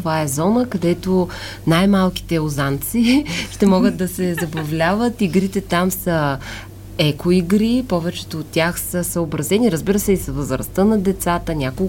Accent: Gabrovo, Gabrovo Province, Bulgaria; пък сме и от Габрово

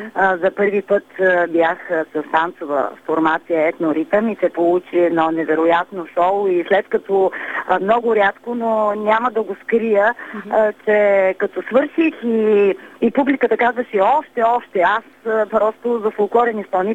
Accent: Rhodopes, Bulgaria; аз съм от Родопите и че повече изпълнявам такива песни

